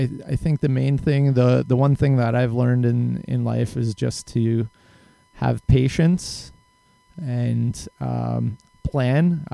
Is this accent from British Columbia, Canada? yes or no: no; Brantford, Ontario, Canada; born there; I was born in Brantford.